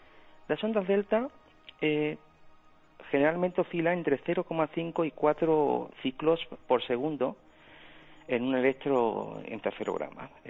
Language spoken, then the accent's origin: Spanish; Málaga, Andalusia, Spain; Soy de Málaga, pero de padre árabe.